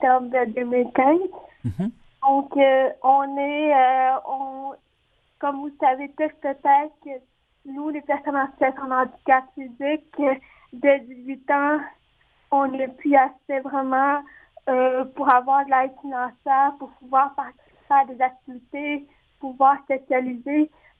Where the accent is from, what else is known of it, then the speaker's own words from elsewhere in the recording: Montreal, Quebec, Canada; j'ai grandi à Hochelaga-Maisonneuve, puis mes parents habitent dans le même quartier